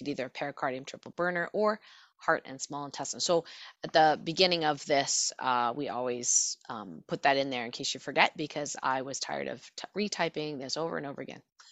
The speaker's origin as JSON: {"language": "English", "country": "Canada", "said": "Yes, I'm Canadian, so we say herbal, not herbal."}